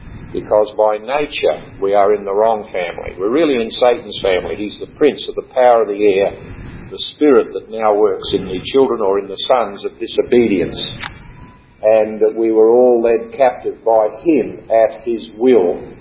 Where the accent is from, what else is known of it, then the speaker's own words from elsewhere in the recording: Australia; I'm a Christian from Australia